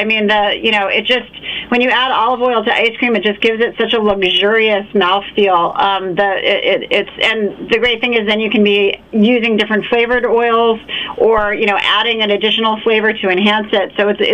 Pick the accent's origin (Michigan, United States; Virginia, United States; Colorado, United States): Virginia, United States; Alexandria; I grew up in Alexandria, Virginia.